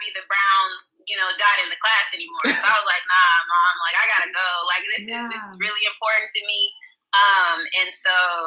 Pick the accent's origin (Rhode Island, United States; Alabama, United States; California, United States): California, United States; I'm like, I'm from California, you know, like, because, you know, in the States